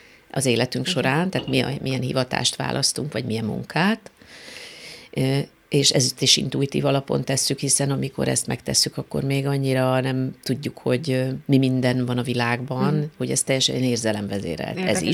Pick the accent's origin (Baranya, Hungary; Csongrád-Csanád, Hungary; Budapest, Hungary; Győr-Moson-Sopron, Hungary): Budapest, Hungary; gyerekkorom óta természetben vagyok, a szüleim a Sashegyen laktak, ott nevelkedtem egy részről, más részről nagyon sokat voltam falun, a keresztszüleimnél, a testvéreimmel.